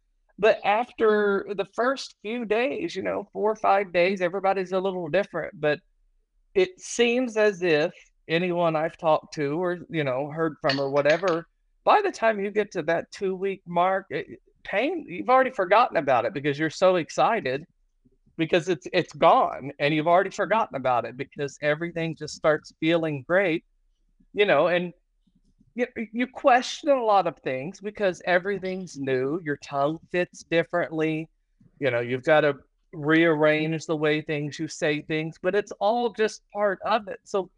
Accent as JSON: {"language": "English", "region": "Ohio", "country": "United States", "said": "I'm from Ohio originally. So I'm going to head back to Ohio for Christmas."}